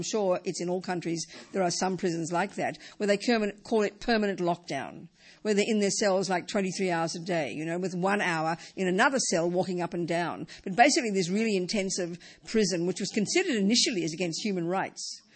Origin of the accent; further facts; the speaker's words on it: Australia; I was based in California. I'm from Australia, as you know, and I was based in California.